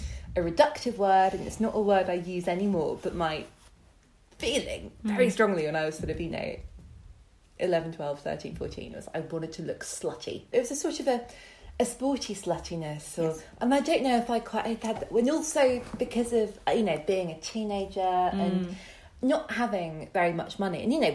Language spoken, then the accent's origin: English; South West England, United Kingdom; that's the thing about growing up in Dorset is when you're doing the worst kind of cultural appropriation going, no one can call you on it because pretty much every other person that you meet is white and over 70.